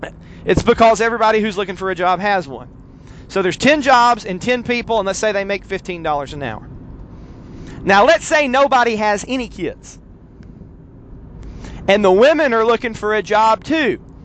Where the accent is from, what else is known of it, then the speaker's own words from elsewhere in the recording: Chattanooga, Tennessee, United States; I grew up in Chattanooga, Central Baptist Church in Hickson.